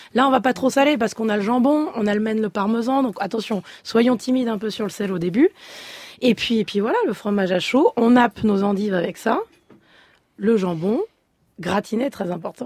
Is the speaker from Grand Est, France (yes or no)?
no; Paris, Île-de-France, France; Mais je suis parisienne